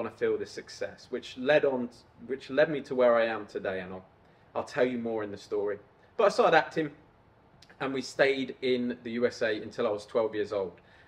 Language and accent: English; Peterborough, East of England, United Kingdom; also born or lived in Coventry; I lived in Coventry for a bit. Then we moved to a place called Peterborough. And I grew up